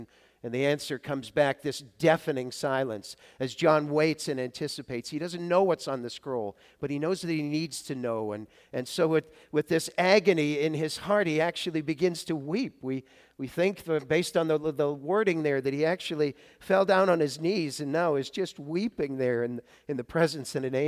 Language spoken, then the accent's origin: English; New England, United States; They know I'm a Patriots fan, and that, you know, but I'm from New England